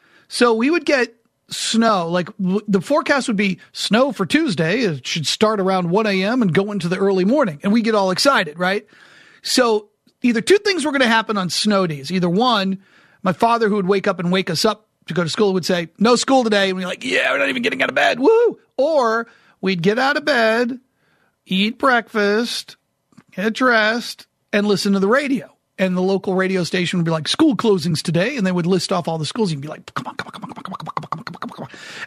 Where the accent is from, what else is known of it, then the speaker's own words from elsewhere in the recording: New Hampshire, United States; That was my problem living in New England. I loved growing up in New Hampshire. I loved the fall.